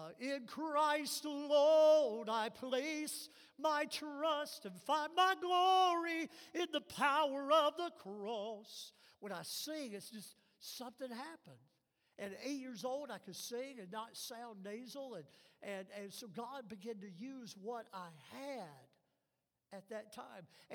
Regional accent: the South, United States; accent: southern; today I know I still talk with nasality and my inherited southern accent.

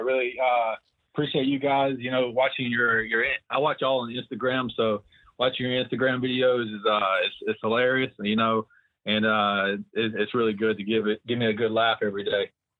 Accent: Macon, Georgia, United States; accent: Southern; Central Georgia, around Macon, Georgia.

